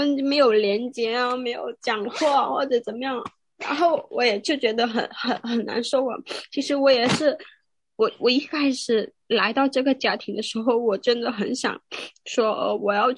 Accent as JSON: {"language": "Chinese", "town": "Taishan", "region": "Guangdong", "country": "China", "moved": "as an adult", "lives_now": "New York, United States", "said": "然后我们都是广东人了、啊、我们是广东台山了"}